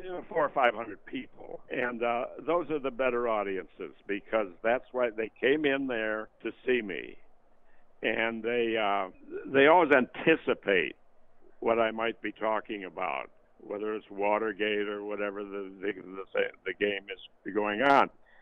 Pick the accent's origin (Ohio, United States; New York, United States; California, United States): New York, United States; Buffalo; also born or lived in Jamestown, United States; I'm originally from Buffalo, and I also lived in Jamestown for a while